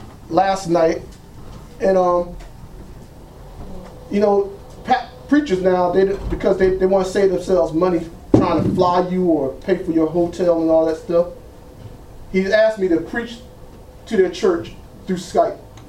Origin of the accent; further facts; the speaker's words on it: Trenton, New Jersey, United States; I'm from Trenton, New Jersey.